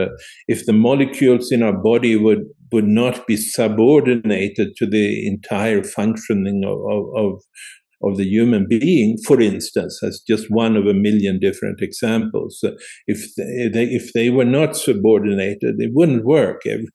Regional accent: Sweden; I've been to the Maya in Guatemala and seen what they call the tree of life, and I'm from Sweden.

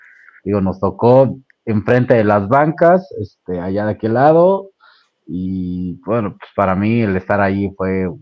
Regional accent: La Piedad, Michoacán, Mexico; vengo a pasar Año Nuevo a mi tierra, ¿no? A La Piedad

